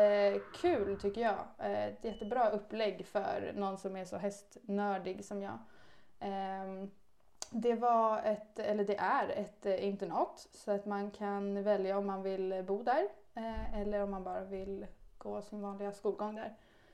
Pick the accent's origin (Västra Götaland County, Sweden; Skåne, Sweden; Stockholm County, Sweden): Stockholm County, Sweden; Stockholm; Jag kommer från Stockholm, om man inte hör det. Så att jag bor egentligen och har bott hela mitt liv i Stockholm.